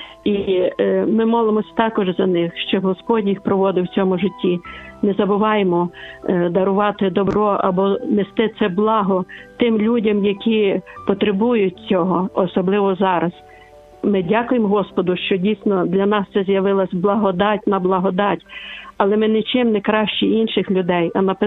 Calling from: Lviv, Lviv Oblast, Ukraine; Добрий день, я зі Львова

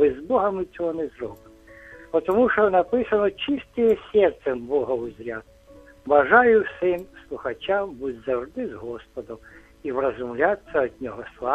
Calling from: Zaporizhzhia Oblast, Ukraine; Я із Запоріжжя, ну, не зовсім Запоріжжя, 10 кілометрів від Запоріжжя.

